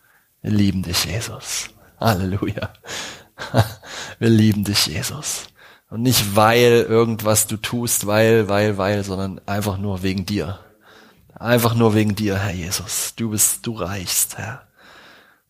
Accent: Euskirchen, North Rhine-Westphalia, Germany; wir sind aus Euskirchen, das ist in der Nähe von Köln

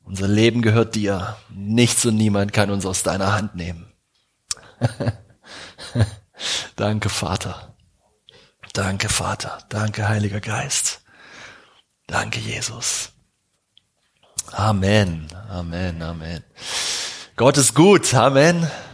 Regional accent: Euskirchen, North Rhine-Westphalia, Germany; wir sind aus Euskirchen, das ist in der Nähe von Köln

